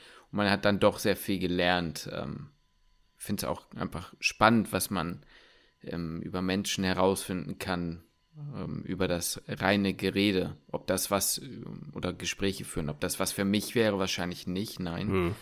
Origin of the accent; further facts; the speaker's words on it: Hamburg, Germany; Ich bin Hamburger.